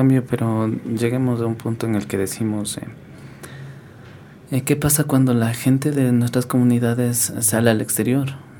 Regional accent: Cotacachi, Imbabura, Ecuador; le voy a contar un poco de las experiencias de donde yo vengo. Uh-huh. Por ejemplo, en Cotacachi

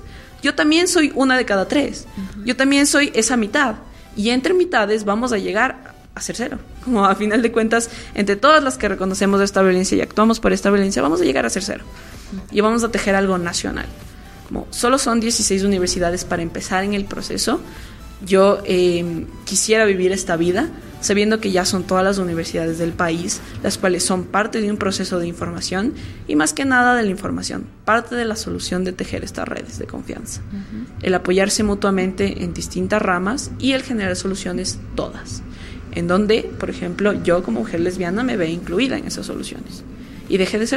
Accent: Ecuador; como cultura ecuatoriana tenemos una mala memoria

